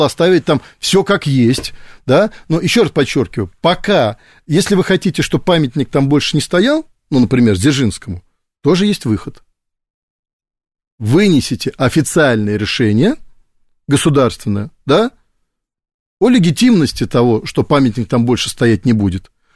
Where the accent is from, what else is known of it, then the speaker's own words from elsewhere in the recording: Moscow, Russia; как житель Москвы, коренной житель Москвы